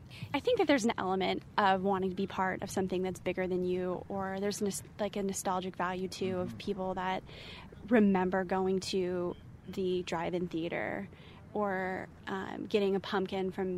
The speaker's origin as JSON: {"language": "English", "region": "California", "country": "United States", "lives_now": "Paducah, United States", "said": "I am from California and I have been moving around the country for nearly the last decade."}